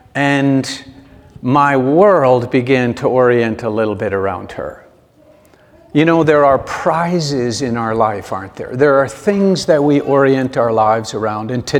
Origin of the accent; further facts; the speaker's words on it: Connecticut, United States; When I had finished Bible college and gone back to my home state of Connecticut, I just wasn't ready to start a real job.